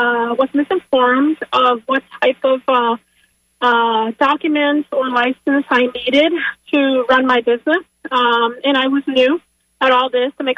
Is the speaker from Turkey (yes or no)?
no; Puerto Rico; now in Pasco County, United States; I am from Puerto Rico. I am a legal citizen of the United States, for those that don't know that. But I also own a carpentry company here in Pasco County.